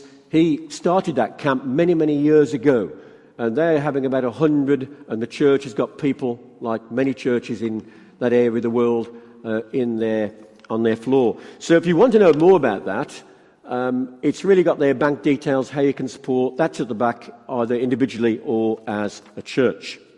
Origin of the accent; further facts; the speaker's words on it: Kingshurst, West Midlands, United Kingdom; now in Halesowen, United Kingdom; I come from originally the east side of Birmingham, so I've come home in a sense, really. I come from Kingshurst.